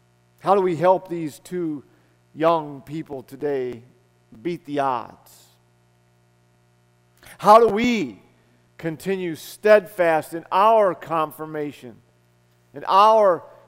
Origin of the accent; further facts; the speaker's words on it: Illinois, United States; in my church, that little town that I grew up in Illinois.